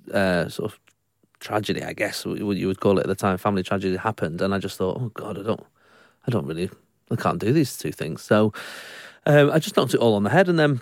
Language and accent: English; Salford, North West England, United Kingdom; Yes, I'm from Salford originally, yeah.